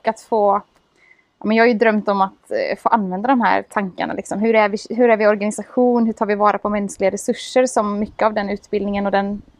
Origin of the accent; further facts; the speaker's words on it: Tranås, Jönköping County, Sweden; Jag är uppvuxen i Lövsta kyrkan i Tranås.